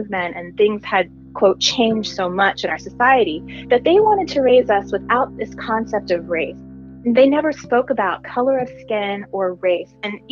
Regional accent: Nashville, Tennessee, United States; born there; also born or lived in Washington, D.C.; So I was born in Nashville, Tennessee. My dad was in medical school at the time that I was born, and I'm a second child.

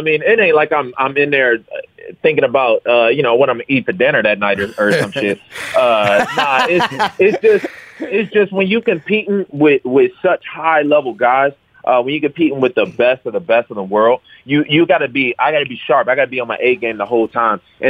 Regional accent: Detroit, Michigan, United States; moved away as an adult; also born or lived in Grand Rapids, United States; now in Las Vegas, United States; Well, no, I grew up in Detroit. You know, I lived there until I was 19. Then I moved to Grand Rapids for 2 years while I was in college, and then, you know, then moved on to Vegas.

